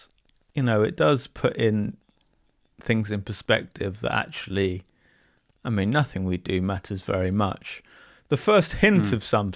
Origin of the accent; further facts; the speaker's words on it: Bournemouth, South West England, United Kingdom; I'm from Bournemouth. It's a reputation for lots of old people, which is true.